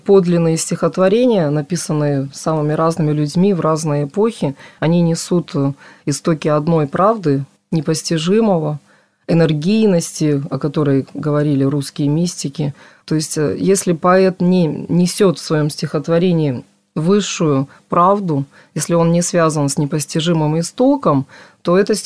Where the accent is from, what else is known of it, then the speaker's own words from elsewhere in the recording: Karaganda, Karaganda Region, Kazakhstan; moved away as an adult; now in Moscow, Russia; Они связаны с моей малой родиной, потому что мои предки, как советские немцы, депортированы были в столицу российских немцев, Караганду.